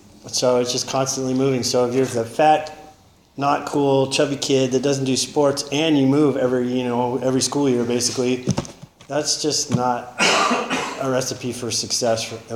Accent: Taft, California, United States; born there; They moved to California, got pregnant, and I was born in Taft. It was a wonderful place, lots of oil in Taft. So that was 63, I was born in 63. We moved a lot.

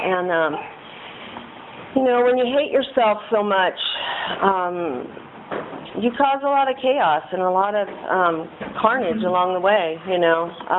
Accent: Bakersfield, California, United States; I was born and raised in Bakersfield, better known as Okieville, if anybody knows Bakersfield.

